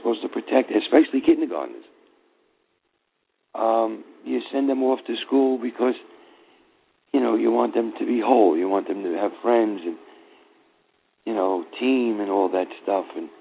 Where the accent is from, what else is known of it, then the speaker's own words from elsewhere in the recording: United States; I'm an American. I'm a father.